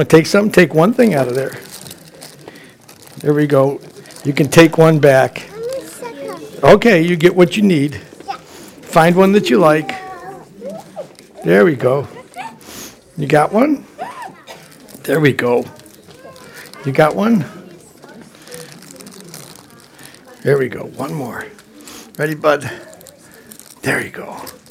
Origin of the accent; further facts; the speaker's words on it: Buffalo, New York, United States; We grew up in Buffalo, so we loved the Buffalo Bills.